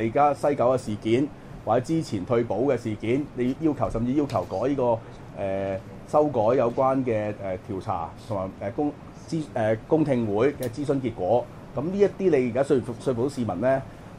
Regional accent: Hong Kong; 這場在香港的選舉選一個我們香港人的特首，但其實香港人是沒有權參與，或者可以參與程度很低

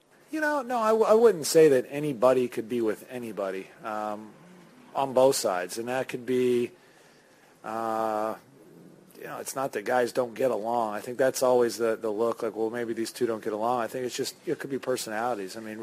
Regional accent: Pennsylvania, United States; I'm not really from Texas, so we don't wear a lot of 10-gallon hats in Pennsylvania

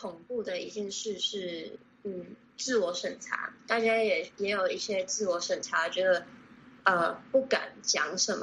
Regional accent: Hong Kong; 我们是香港人是属于这片土地。

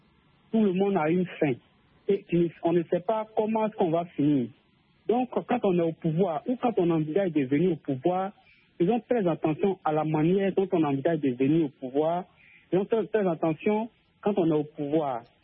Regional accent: Côte d’Ivoire; moi, je ne suis pas burkinabé, je suis ivoirien.

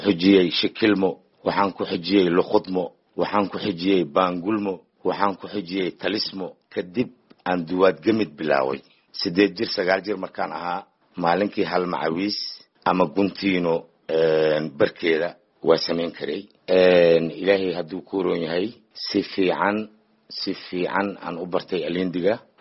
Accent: Jilib Marka, Lower Shabelle, Somalia; born there; Aniga waxaan ku dhashay Jilib Marka oo 3 meel badka ah, 1 meelna berika ah.

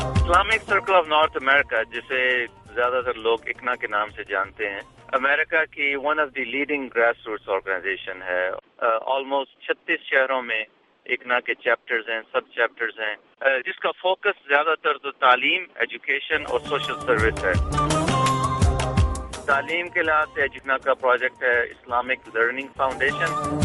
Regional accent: Rawalpindi, Punjab, Pakistan; moved away as an adult; now in United States; میں پاکستان کے شہر راولپنڈی میں پیدا ہوا, وہیں پلا بڑا, اور پھر یونیورسٹی آف ایگریکلچر فیصل آباد سے میں نے گریجویشن کی. گریجویشن کرنے کے بعد مجھے اللہ تعالیٰ نے توفیق دی امریکہ آنے کی, اور یہاں پہ میں شکاگو آیا

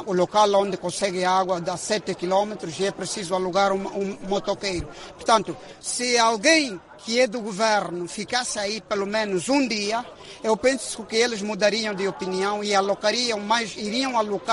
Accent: Angola; se todos nós somos angolanos? Primeiro devemos olhar para Angola.

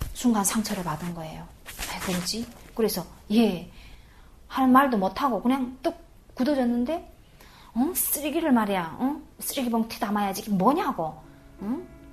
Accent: North Korea; now in South Korea; 나를 북한 사람이라고 생각은 안 했겠지만

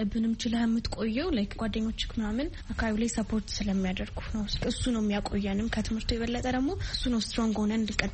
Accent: Addis Ababa, Ethiopia; እኔ አዲስ አበባ ነው ተወልጄ የሚያደኩት።

